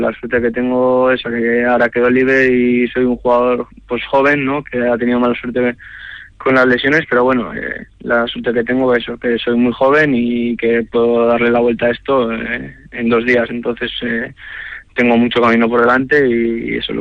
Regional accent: Vitoria-Gasteiz, Basque Country, Spain; soy de Vitoria, soy alavesista y bueno, siempre lo he sido

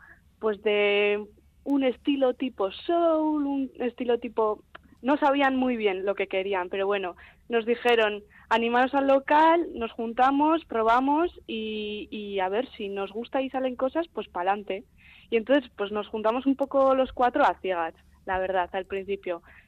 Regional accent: Aramaio, Basque Country, Spain; yo soy de Aramayo.

